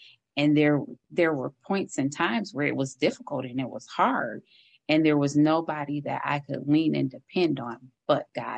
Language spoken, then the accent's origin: English; Flint, Michigan, United States; now in Pontiac, United States; I grew up, was born and raised in Flint. My husband lived here in Pontiac.